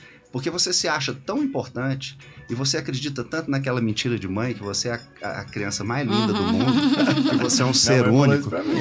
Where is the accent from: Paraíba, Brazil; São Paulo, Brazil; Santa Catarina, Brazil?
São Paulo, Brazil; Patrocínio Paulista; eu e a minha mãe nascemos na Santa Casa Municipal, na Santa Casa de Patrocínio Paulista.